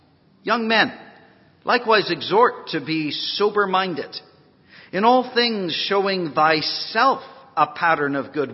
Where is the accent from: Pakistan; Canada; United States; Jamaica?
Canada; also born or lived in Vancouver / London / Tokyo / Sapporo; now in Ireland; So if I don't sound Irish, I'm not. I am Canadian. And so you won't hold that against me, or even the fact that I may be living in Ireland.